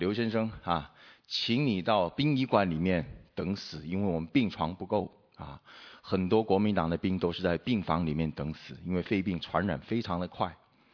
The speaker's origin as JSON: {"language": "Chinese", "country": "Taiwan", "tie": "born or raised there", "said": "那我小时候在台湾是不是一个很乐观，也是一个算很自卑，而且不是一个快乐的小孩啊"}